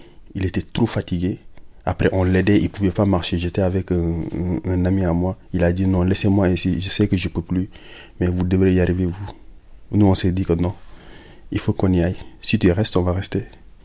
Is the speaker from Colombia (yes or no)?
no; Senegal; moved away as an adult; now in Paris, France; Moi, je viens du Sénégal, j'ai 32 ans, je suis à Paris depuis 4 ans, je suis né dans une famille modeste.